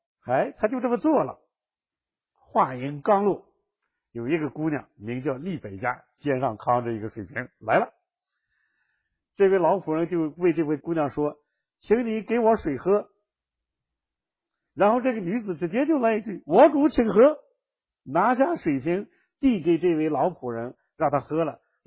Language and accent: Chinese; China; 这个就是我们中国人叫什么？盖头，对吧？